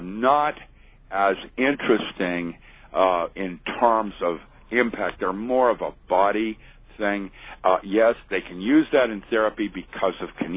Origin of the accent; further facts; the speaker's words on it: Bellingham, Washington, United States; I discovered Biocystis was growing up in Bellingham. We had Liberty Caps in just